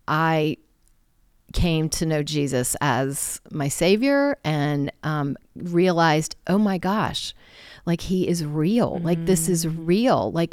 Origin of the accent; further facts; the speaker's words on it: Virginia, United States; typical teenager, young adult growing up in Northern Virginia, it's very performance based.